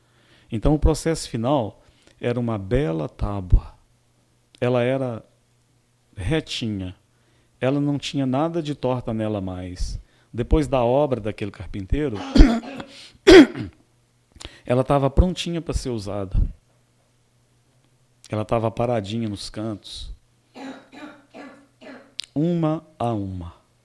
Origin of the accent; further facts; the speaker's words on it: Rio de Janeiro, Brazil; Eu sou carioca, eu sou falante.